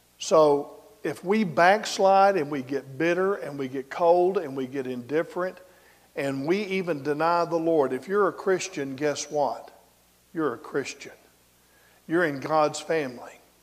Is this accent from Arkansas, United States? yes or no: yes; Valonia, Arkansas, United States; from down in Pulaski County, Maumelle, Arkansas, near my hometown of Valonia.